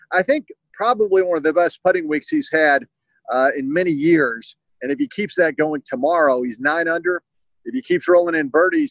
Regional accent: Southeast, United States; I'm from the Southeast, where it's hot and humid in the summer.

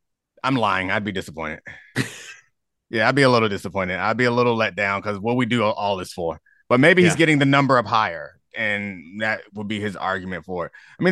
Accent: Baltimore, Maryland, United States; now in Washington, United States; I'm from Baltimore and I live in DC now

